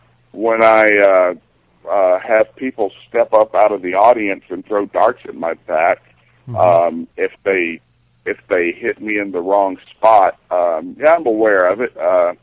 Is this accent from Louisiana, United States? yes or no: no; Nashville, Tennessee, United States; I'm originally from Tennessee.